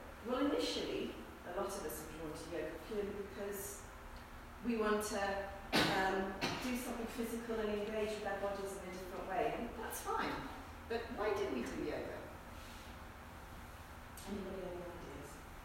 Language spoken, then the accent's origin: English; England, United Kingdom; And as you might guess, well, you know, I come from England. And my husband's American and his mother lives here.